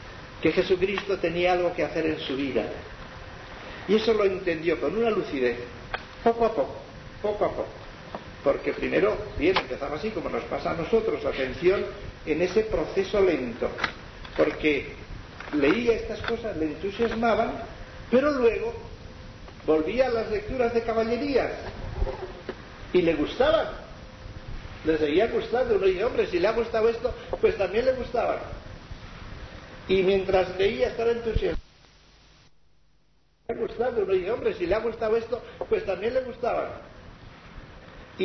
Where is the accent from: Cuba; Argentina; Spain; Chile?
Spain; Bergara, Basque Country; que por cierto era de Vergara, de mi pueblo, era de mi pueblo